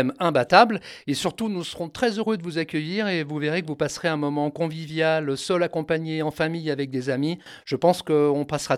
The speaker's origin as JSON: {"language": "French", "town": "Voiron", "region": "Auvergne-Rhône-Alpes", "country": "France", "tie": "born there", "said": "je suis né à Voiron en 1969, donc je pense que je suis un vrai Voironnais."}